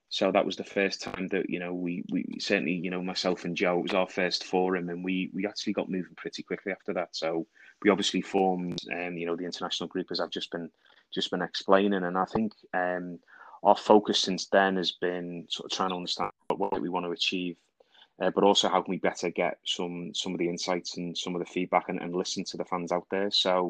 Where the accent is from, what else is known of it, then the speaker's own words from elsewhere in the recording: Liverpool, North West England, United Kingdom; I'm a Scouser, originally from South Liverpool.